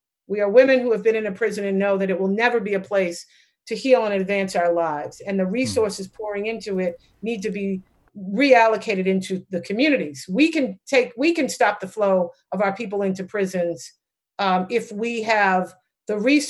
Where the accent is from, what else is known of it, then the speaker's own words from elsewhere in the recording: Roxbury, Massachusetts, United States; I came into that work with a lot of personal experience growing up in Roxbury